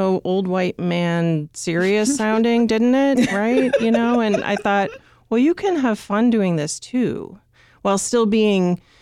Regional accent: Illinois, United States; I grew up in the Western suburbs and my dad worked for the Chicago Tribune, not as a reporter, but did work for the Tribune.

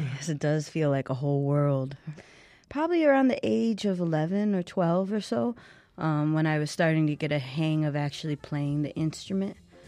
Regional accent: New York, United States; born there; So I was born in New York, and we moved actually the same year I started playing trumpet. And for a long time, I thought I wanted to get back to the East Coast.

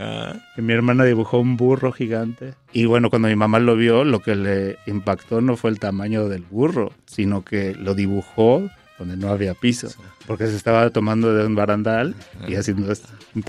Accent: Puebla, Mexico; now in Mexico City, Mexico; porque yo nací en la ciudad, pero crecí en Puebla. Okay. Y luego regreso a los 12 años, 13, para la secundaria.

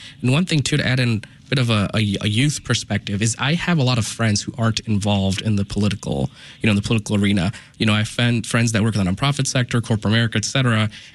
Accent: Illinois, United States; So the fact that this is coming to here, my home state.

